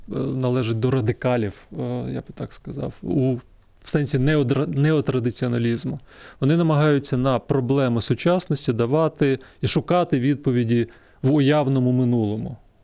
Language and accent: Ukrainian; Zaporizhzhia, Zaporizhzhia Oblast, Ukraine; Я сам з Запоріжжя